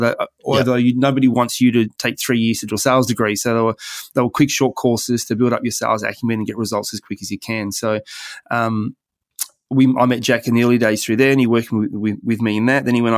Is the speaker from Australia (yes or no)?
yes; Perth, Western Australia, Australia; I've relocated here in December, so I've been here now 6 months. Perth is my hometown.